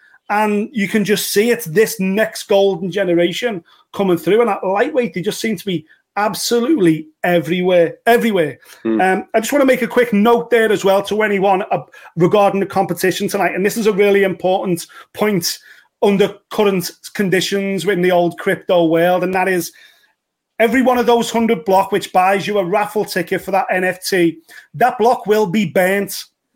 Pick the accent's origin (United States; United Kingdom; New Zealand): United Kingdom; And then the beauty of being a Brit is you just get to choose, don't you?